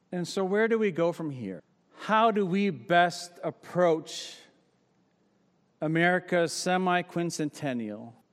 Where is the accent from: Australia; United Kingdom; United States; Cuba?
United States; Grosse Pointe Woods, Michigan; one of my more formative moments as a child growing up in Grosse Pointe Woods in the 1980s was needing to move because of the racist graffiti